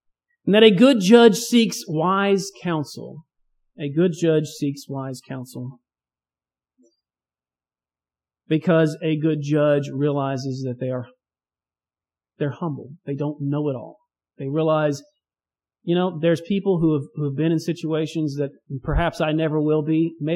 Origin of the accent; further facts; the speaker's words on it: Texas, United States; So I'm a Texan, and this cold is too much for me.